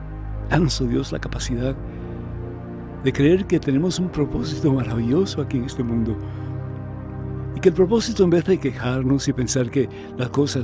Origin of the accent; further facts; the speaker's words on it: Cuba; Él es de Venezuela, yo soy de Cuba.